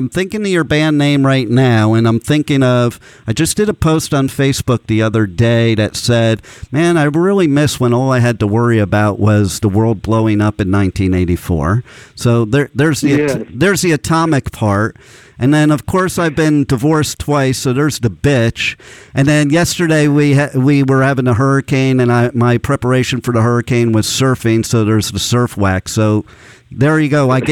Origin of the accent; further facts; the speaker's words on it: Ocean Township, New Jersey, United States; you're from Long Branch, New Jersey, and I'm from Ocean Township.